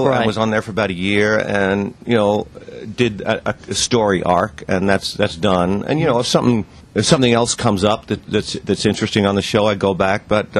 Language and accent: English; Sydney, New South Wales, Australia; also born or lived in Melbourne / England; I was born in Sydney, Australia, and I moved to Melbourne. And then when I was about 9 years old, I moved to England, and my accent changed a little bit.